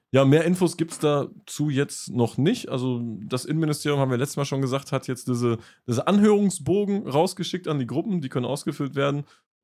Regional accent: North Rhine-Westphalia, Germany; wir kommen ja hier aus der Ecke Lippstadt, Dortmund und so, und die Städte hier sind schon hässlicher als so manches da unten

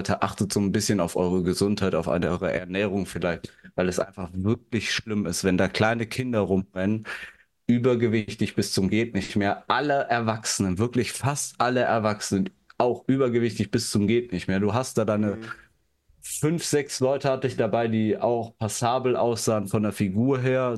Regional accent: Germany; Der hat gefragt, wo seid ihr her? Und dann wir so, ja, aus Germany.

